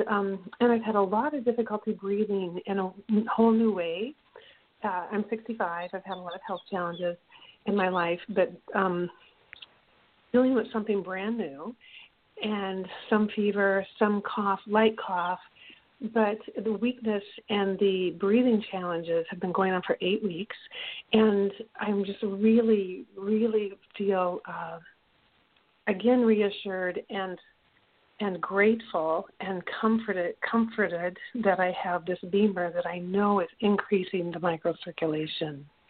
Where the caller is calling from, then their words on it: Massachusetts, United States; from Western Massachusetts